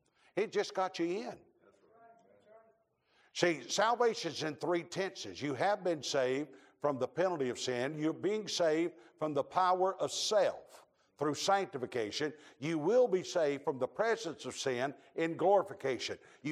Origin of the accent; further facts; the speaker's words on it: North Carolina, United States; You know that, now I'm from North Carolina. I know y'all pronounce things different than